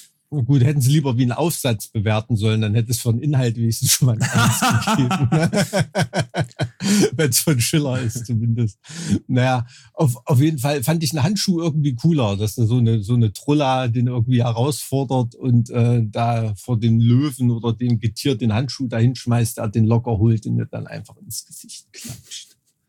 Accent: Thuringia, Germany; der absolute Klassiker, mit dem ich aufgewachsen bin in Thüringen, auch sicherlich thüringisch geprägt von der Umgebung

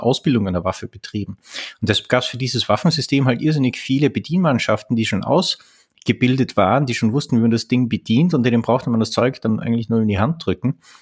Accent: Austria; Ich bin ein Österreicher.

